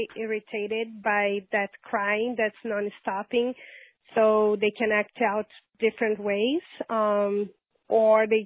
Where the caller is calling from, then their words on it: California, United States; Yes, I'm from California.